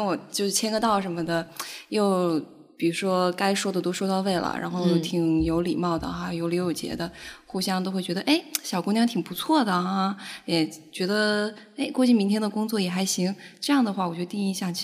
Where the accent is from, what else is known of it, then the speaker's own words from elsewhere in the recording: Chongqing, China; 姐，我们家重庆的。